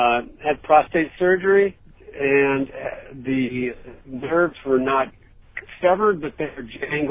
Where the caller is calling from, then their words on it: Anaheim, California, United States; Hi, Anaheim.